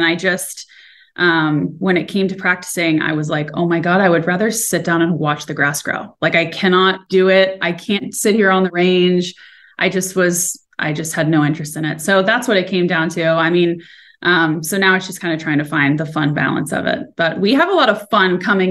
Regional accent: Orlando, Florida, United States; I grew up in Orlando, played junior golf, started competing when I was six.

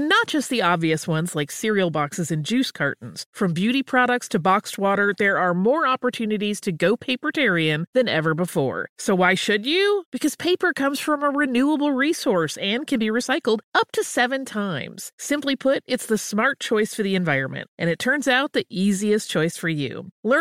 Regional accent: Gulf Coast, United States; I spent a big chunk of my childhood growing up on the Gulf Coast, where there are a lot of stilt houses.

